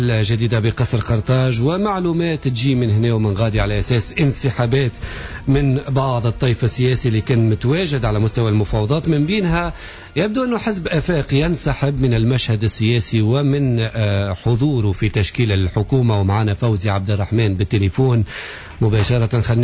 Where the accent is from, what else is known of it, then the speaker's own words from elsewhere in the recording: Tunisia; انا تونسي بتاع تونسي بالضبط